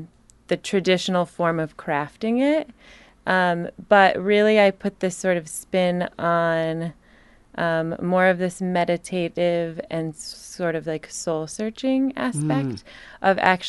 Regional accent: Cleveland, Ohio, United States; moved away as an adult; now in Portland, United States; I'm from Cleveland, Ohio.

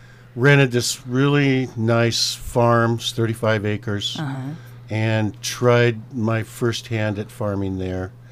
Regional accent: Portland, United States; I grew up in Portland and fell in love with the coast as a child.

